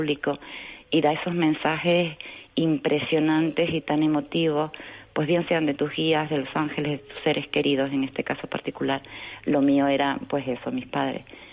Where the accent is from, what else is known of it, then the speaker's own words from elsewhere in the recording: Canary Islands, Spain; yo soy de Tenerife, volar hasta Las Palmas